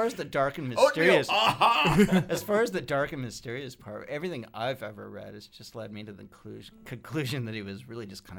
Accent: United Kingdom; I'm Welsh and English by birth, but I don't think that genetics really has a whole lot to do with it.

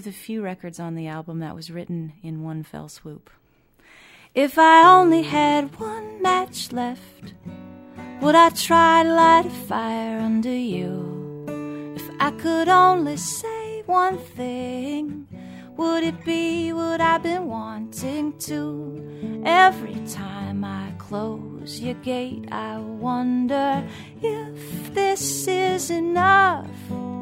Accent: Burlington, Ontario, Canada; in the middle of a place called Mount Nemo, where I grew up in Burlington

